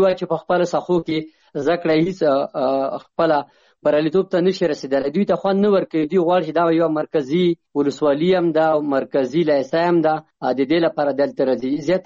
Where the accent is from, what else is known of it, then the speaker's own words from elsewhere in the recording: Chamkani, Paktia, Afghanistan; زه د پکتیا ولایت څمکنی ولسوالۍ یم.